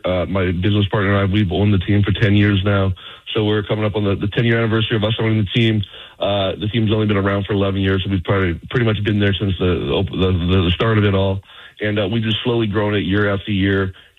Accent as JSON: {"language": "English", "country": "Canada", "tie": "born or raised there", "said": "I grew up in Canada."}